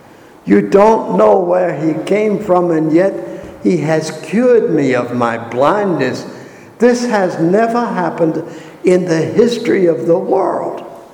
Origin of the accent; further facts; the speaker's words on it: Virginia, United States; Now, I'm from the Great Tidewater, Virginia, where fishing is a serious recreation.